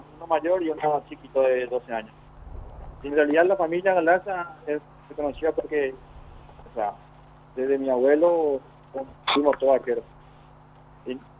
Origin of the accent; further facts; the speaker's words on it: Fernando de la Mora, Central, Paraguay; Yo soy de Fernando Lamora.